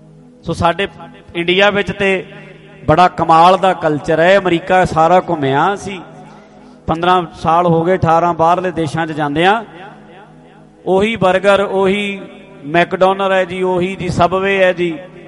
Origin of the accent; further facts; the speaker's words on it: Dhadrian, Punjab, India; ਸਾਡਾ ਪਿੰਡ ਵੀ ਮੇਰਾ ਢੱਡਰੀਆਂ ਪੈ ਜਾਂਦਾ ਹੈ